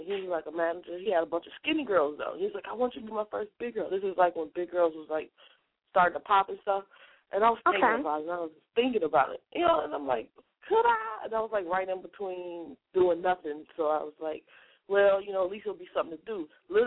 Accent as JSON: {"language": "English", "region": "Indiana", "country": "United States", "said": "I'm from Indiana."}